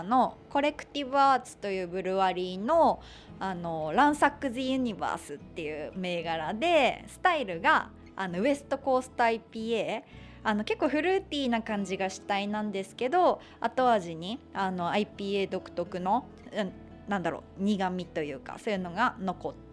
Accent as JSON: {"language": "Japanese", "region": "Toyama", "country": "Japan", "tie": "born or raised there", "said": "あの私地元が富山県なので、富山県の方にも自分のお店を持てたらいいななんて思ってます。"}